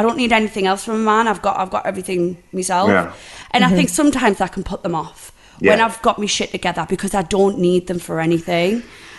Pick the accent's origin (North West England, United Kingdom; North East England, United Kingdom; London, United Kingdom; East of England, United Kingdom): North East England, United Kingdom; accent: Geordie; We're Geordie girls, and we are renowned for being, like, a bit cray-cray.